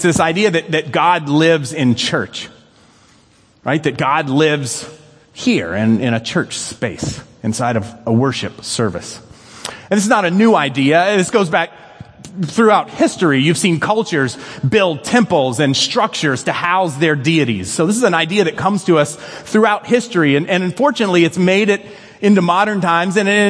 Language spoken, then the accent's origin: English; the South, United States; And I grew up in the South, and so this is going to sound conservative.